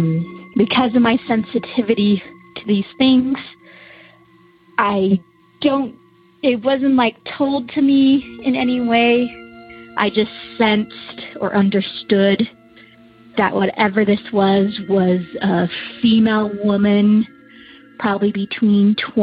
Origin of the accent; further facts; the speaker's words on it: Utah, United States; I'm from Utah.